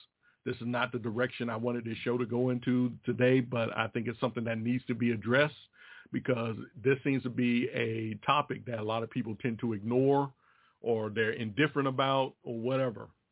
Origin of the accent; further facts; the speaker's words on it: Roanoke, Virginia, United States; born there; Roanoke, Virginia is my hometown where I grew up. Well, not where I grew up, but it was where I was born.